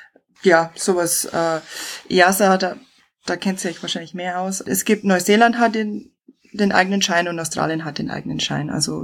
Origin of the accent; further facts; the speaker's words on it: Bavaria, Germany; Ja, wie man hört, ich bin aus dem Süden. Ich bin im Chiemgau aufgewachsen, in die Berg.